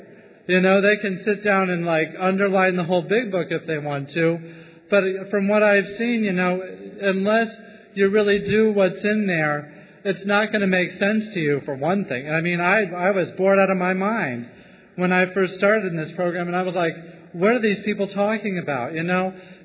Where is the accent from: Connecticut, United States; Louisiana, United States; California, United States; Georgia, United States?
California, United States; San Francisco; I'm an alcoholic from San Francisco, California.